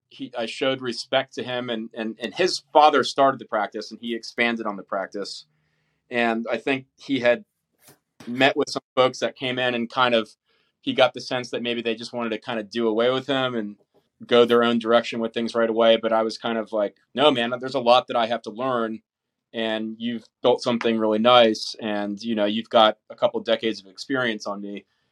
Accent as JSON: {"language": "English", "town": "Norfolk", "region": "Virginia", "country": "United States", "said": "Or because I'm from Norfolk originally, and my wife is as okay. well."}